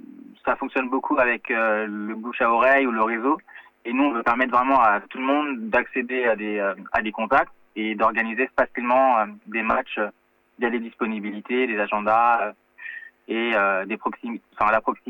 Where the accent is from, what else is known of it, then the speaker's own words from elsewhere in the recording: Paris, Île-de-France, France; donc j'ai 35 ans, je suis né à Paris, donc je viens de la région parisienne